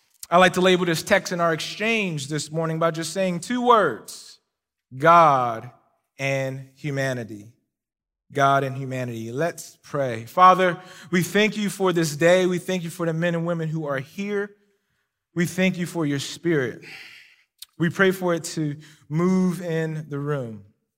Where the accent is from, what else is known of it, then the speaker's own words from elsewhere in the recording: Philadelphia, Pennsylvania, United States; Although I'm not from here, I'm from the East Coast, Philadelphia to be exact, West Philadelphia to be exact.